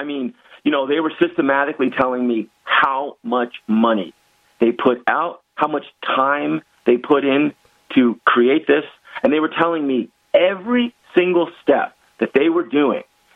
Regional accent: Philadelphia, Pennsylvania, United States; Of course, I'm from Philadelphia originally.

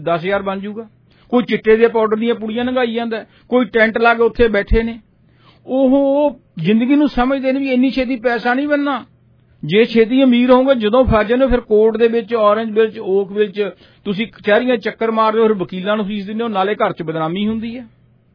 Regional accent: Punjab, India; ਮੈਨੂੰ ਪਤਾ ਮੈਂ ਪੰਜਾਬ ਤੋਂ ਹਾਂ, ਸਾਡੇ ਬਰਨਾਲੇ ਵੀ, ਬਠਿੰਡੇ ਵੀ

